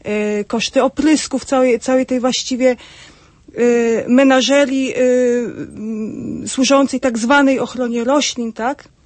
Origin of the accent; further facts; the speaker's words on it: Odmy, Warmian-Masurian Voivodeship, Poland; pochodzę z bardzo małej wsi, wsi rolniczej, Odmy w gminie Dąbrówno, powiat ostrucki.